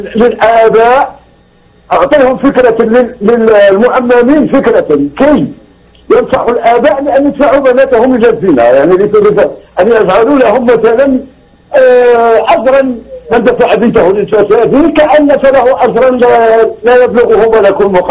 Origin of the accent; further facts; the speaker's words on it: Morocco; عندنا في المغرب مثل يقول وريه وريه ولا ما سيره خليه